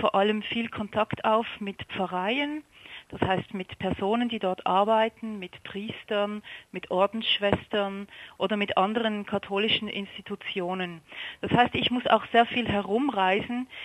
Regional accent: Switzerland; ein ganz anderes Bild als das, was ich aus meinem Heimatland, aus der Schweiz, gewohnt

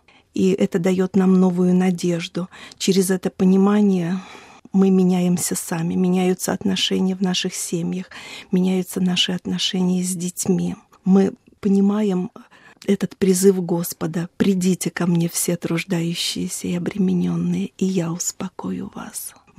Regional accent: Russia; Я приехала из России, я живу в Калуге, я католичка из храма святого Франциска Ассизского.

